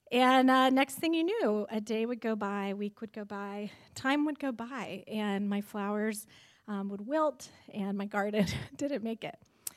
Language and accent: English; California, United States; And granted, I'm from California where we don't have seasons